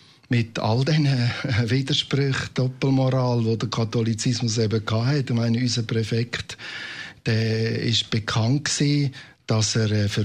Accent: Aargau, Switzerland; Ich bin aufgewachsen im Schwarzen Erdteil vom Aargau.

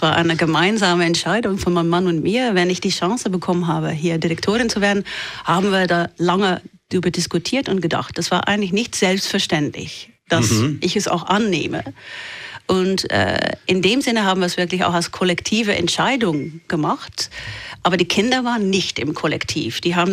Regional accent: Flanders, Belgium; accent: West Flemish; first language West Flemish; German is a second language; ich bin aufgewachsen auf Flämisch. Eigentlich auf flämischer Dialekt, Westflämisch, das ist ziemlich spezifisch, das versteht niemand anders in Belgien. Und Französisch ist meine zweite Sprache.

